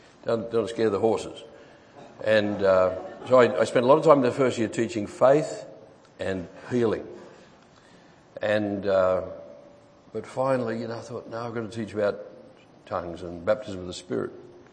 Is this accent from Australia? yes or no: yes; Rockhampton, Queensland, Australia; I come from Rockhampton in Queensland, which if you get as far as Brisbane, you're only halfway up Australia.